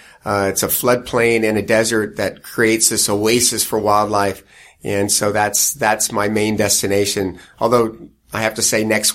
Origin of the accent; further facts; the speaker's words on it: Poway, California, United States; now in Ramona, United States; Yeah, I actually grew up in Poway, So we moved to Poway in 1970. Yeah, I grew up here, went to high school here, went off to college in Northern California